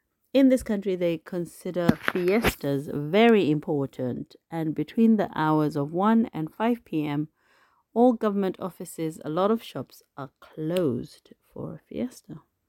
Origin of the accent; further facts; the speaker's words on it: Zimbabwe; I was brought up in Zimbabwe, and when I've gone back there, it's been like stepping back in time.